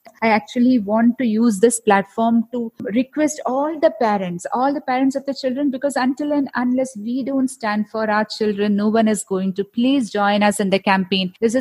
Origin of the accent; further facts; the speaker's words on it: Kerala, India; English is a second language; I'm a member, I'm from Kerala. So till 17, I didn't face any of the problems like this.